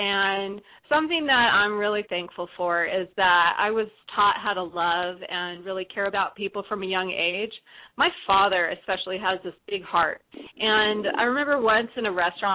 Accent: Oregon, United States; I'm second to the oldest, and I grew up in Oregon. So I'm really kind of a country girl

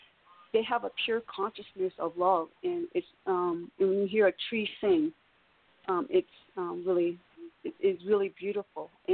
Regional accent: Michigan, United States; I grew up in Michigan, in the lower part of Michigan.

